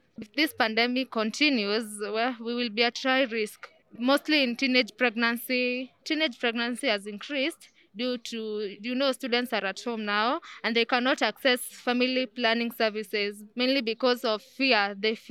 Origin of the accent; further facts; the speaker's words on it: Githurai, Kenya; from Githurai. I'm 22 years of age.